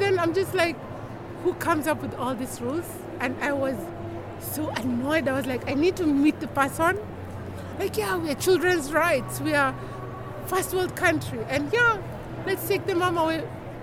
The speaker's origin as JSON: {"language": "English", "country": "Kenya", "lives_now": "Netherlands", "said": "and I'm from Kenya."}